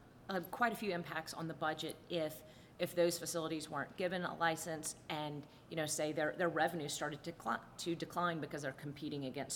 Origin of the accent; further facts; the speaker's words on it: Texas, United States; So I'm from Texas.